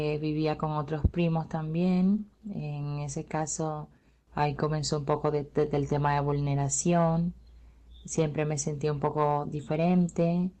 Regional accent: Caribbean Region, Colombia; born there; Nací en pueblo en el Caribe colombiano en el año 1991.

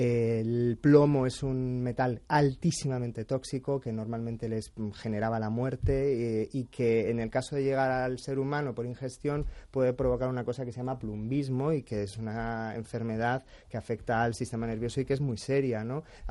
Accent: Almería, Andalusia, Spain; now in Málaga, Spain; Yo soy de Almería, vivo de medio malagueño, medio almeriense.

